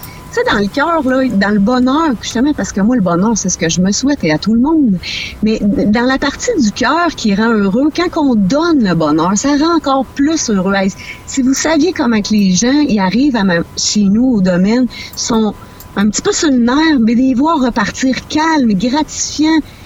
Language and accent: French; Colombourg, Quebec, Canada; Tu sais, moi, je viens de Colombo, près de la Sarre